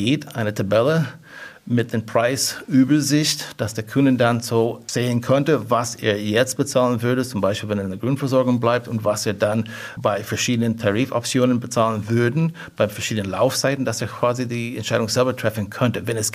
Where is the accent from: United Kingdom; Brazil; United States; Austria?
United States; German is a second language; Ich bin sehr offen und optimistisch. Das ist als Amerikaner sowieso typisch.